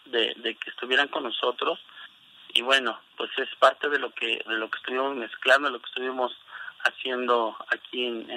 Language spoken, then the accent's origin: Spanish; Mexico City, Mexico; nosotros somos del Distrito Federal